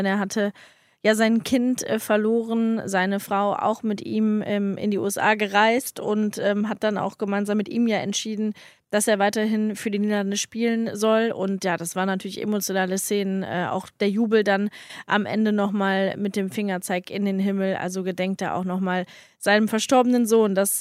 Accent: Germany; ich bin halt an der Grenze groß geworden

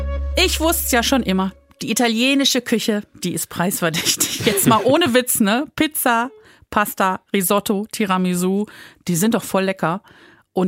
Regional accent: North Rhine-Westphalia, Germany; als Rheinländer

